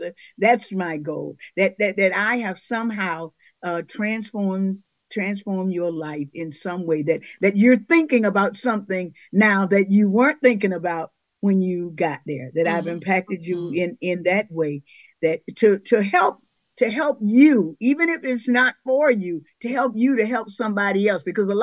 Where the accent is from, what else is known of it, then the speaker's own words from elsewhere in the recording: the South, United States; You know, growing up in the South like we did, and our people didn't have money for songbooks.